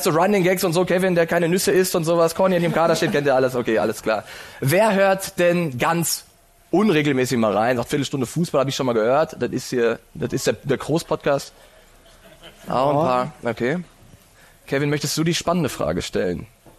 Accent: Paderborn, North Rhine-Westphalia, Germany; Paderborn.

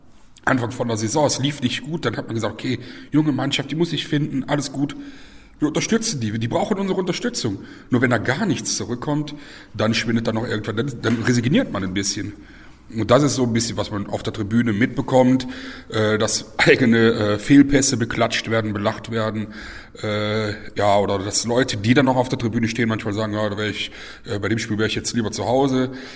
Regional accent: Olpe, North Rhine-Westphalia, Germany; Olpen ist meine Heimatstadt

